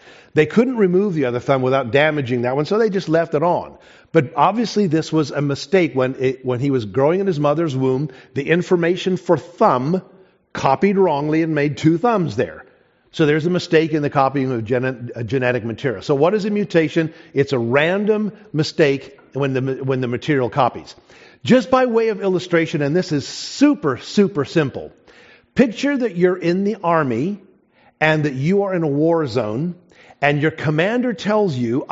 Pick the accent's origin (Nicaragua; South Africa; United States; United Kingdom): South Africa; When I was growing up in South Africa, they used to tell us